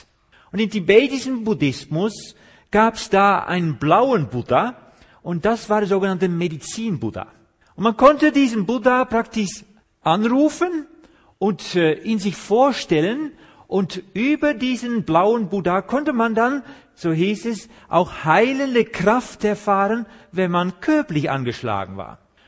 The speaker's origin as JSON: {"language": "German", "country": "Netherlands", "second_language": "German", "moved": "yes", "lives_now": "Germany", "said": "Sie haben schon an meinen Zungenfall gehört, dass ich nicht von hier komme. Ich bin Holländer, wohne aber hier in Deutschland, ich wohne in Hessen."}